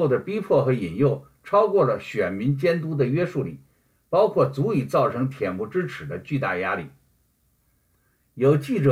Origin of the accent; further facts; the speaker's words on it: China; 也许我们中国人建立民主的时候没有那么多包袱